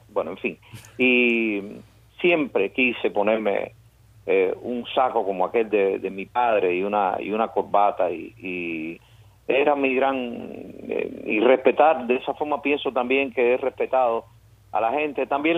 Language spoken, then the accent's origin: Spanish; Cuba; moved away; No, algún día regresaré a mi país. Yo salí de Cuba. Yo nunca me voy a ir de Cuba, claro.